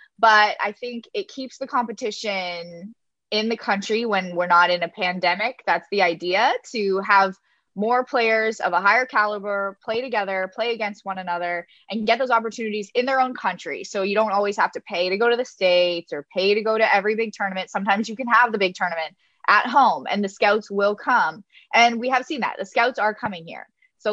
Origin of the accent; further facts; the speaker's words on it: Canada; I am Canadian through and through.